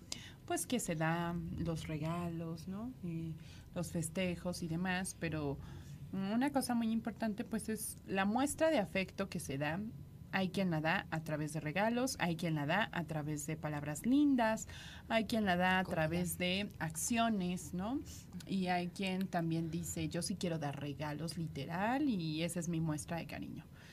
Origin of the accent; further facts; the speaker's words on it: Mexico; eso es lo que nosotros como mexicanos festejamos, ¿no?